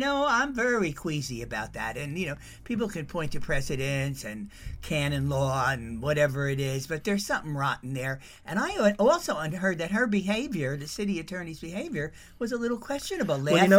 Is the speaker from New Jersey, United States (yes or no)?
yes; New Jersey, United States; I had the honor of growing up in New Jersey, and New York was 18 at that time.